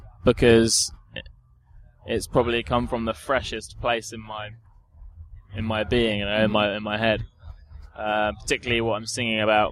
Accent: England, United Kingdom; We wanted to give off a clear message about, you know, that we're from England as well.

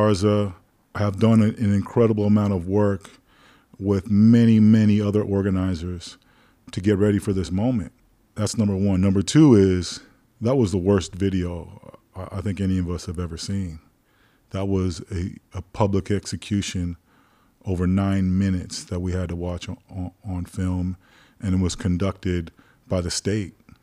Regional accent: Castro Valley, California, United States; also born or lived in South Hayward; It was in the 70s when I was a kid. We moved from South Hayward, which was a mixed neighborhood, but it was a neighborhood that black people could live in, to Castro Valley, where the town my mother was from, actually.

